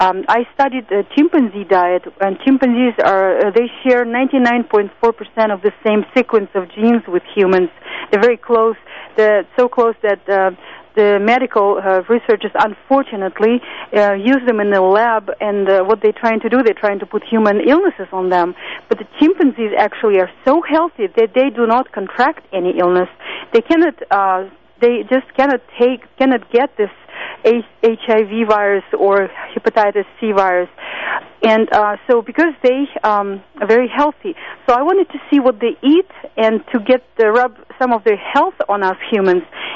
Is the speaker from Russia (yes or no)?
yes; Russia; now in United States; I'm an immigrant from Russia, and in Russia we have a horrible diet. When we came to the United States, we embraced horrible American diets